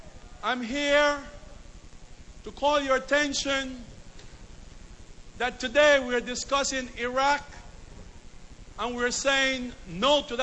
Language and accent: English; Panama; I'm from a country named Panama. We were invaded. I'm from Central America and we know what military occupation is.